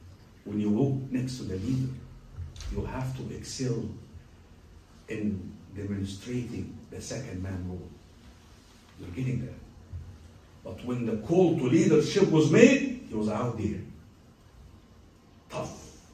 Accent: Colorado, United States; I came from Colorado, guys.

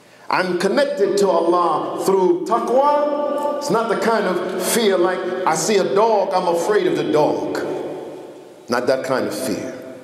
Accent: Brooklyn, New York, United States; I grew up in Brooklyn, I grew up raised in a church, I'm a black American, no doubt.

